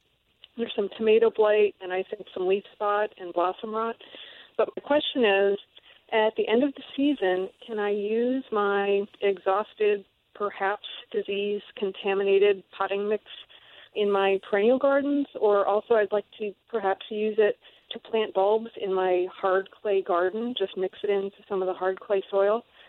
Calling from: Morristown, United States; I'm from Morristown. I'm calling today because my yard is mostly shade.

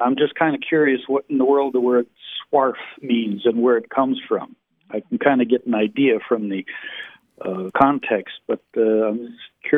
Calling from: Bostonia, California, United States; Hi, this is … I'm calling from Bostonia in Southern California.

